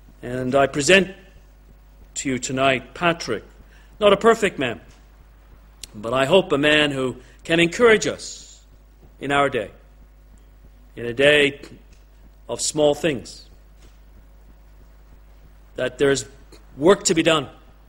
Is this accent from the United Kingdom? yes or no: yes; England, United Kingdom; also born or lived in Canada; I grew up here in England, born in the Midlands, and before we went to Canada, I would remember December the 26th of St. Stephen's Day.